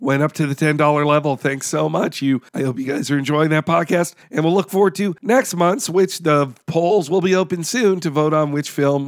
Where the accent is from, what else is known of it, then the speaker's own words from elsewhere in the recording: United Kingdom; However, as a British person, I think the fish and chip shop joke is in such poor taste